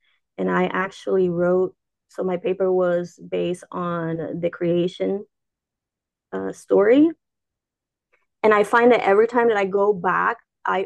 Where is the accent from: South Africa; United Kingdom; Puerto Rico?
Puerto Rico; I was born and raised in Puerto Rico. So I'm from the Caribbean.